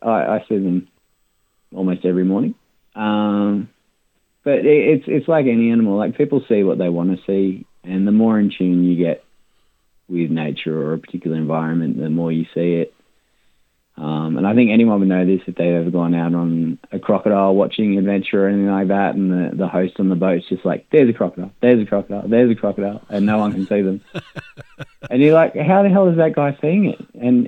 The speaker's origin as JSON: {"language": "English", "town": "Cooma", "region": "New South Wales", "country": "Australia", "tie": "born or raised there", "said": "I have a gallery in my hometown of Cooma"}